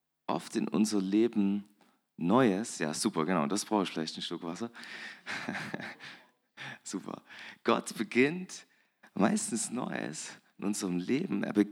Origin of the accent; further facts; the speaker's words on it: Dittersdorf, Saxony, Germany; Ich komme auch aus dem Erzgebirge. Dittersdorf, ich weiß nicht, ob ihr es kennt bei Zschopau. Genau, da komme ich ursprünglich her